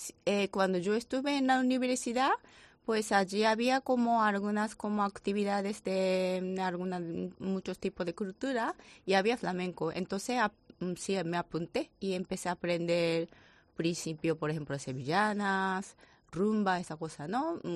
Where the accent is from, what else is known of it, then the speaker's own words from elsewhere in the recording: Japan; Spanish is a second language; Bueno, soy japonesa, entonces si la gente piensa que sí que soy japonesa, sí es correcto, ¿no?